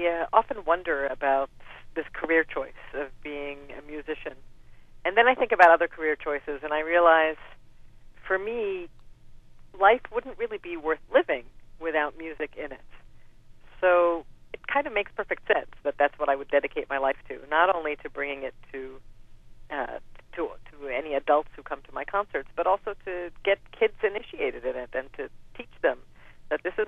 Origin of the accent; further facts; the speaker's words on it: Israel; now in United States; when I was growing up in Israel, it was like being called